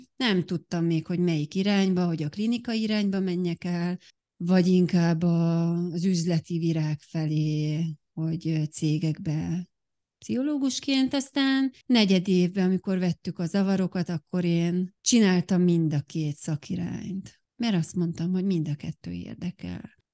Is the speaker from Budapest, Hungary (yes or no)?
no; Harkány, Baranya, Hungary; én egyébként Harkányból származom, Pécsre vettek föl